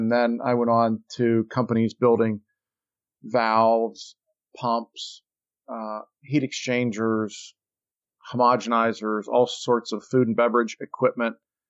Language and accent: English; Ohio, United States; moved away; So I'm a Midwestern guy. I grew up in Ohio, moved to the East Coast, didn't have the money to go to college.